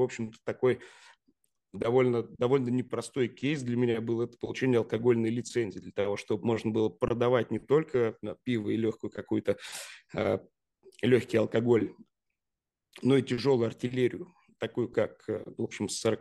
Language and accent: Russian; Lipetsk, Lipetsk Oblast, Russia; в городе Липецке. Город, ну, такой довольно небольшой, это моя малая родина, я там родился.